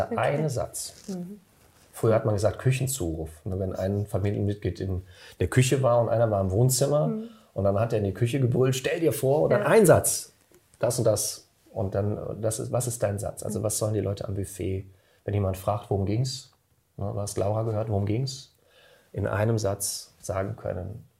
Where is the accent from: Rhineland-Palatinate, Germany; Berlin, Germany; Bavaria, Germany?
Rhineland-Palatinate, Germany; Also ich komme zum Beispiel aus dem Westerwald